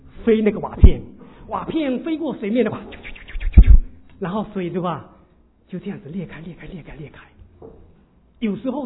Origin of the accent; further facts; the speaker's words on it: Fujian, China; 我生长在福建的农村，童年农村的生活给我带来很多美好的回忆。我们的家乡有海，也有山，也有平原。